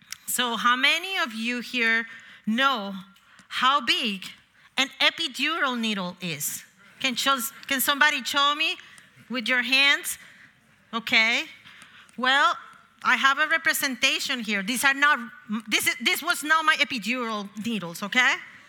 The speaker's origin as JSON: {"language": "English", "town": "Bogota", "region": "Bogotá D.C.", "country": "Colombia", "tie": "born or raised there", "moved": "as an adult", "lives_now": "United States", "said": "I was born in Bogota, Colombia, and I was raised there until the age of 19, when my mom, my siblings, and I made the journey together here to the United States to build a new life. And here we are, 31 years later."}